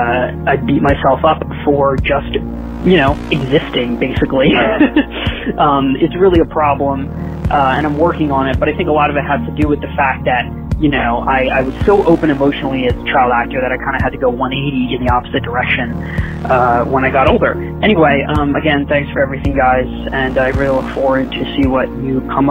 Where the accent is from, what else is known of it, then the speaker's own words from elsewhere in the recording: Los Angeles, California, United States; I'm in L.A. I was raised in the Valley, actually, 81880.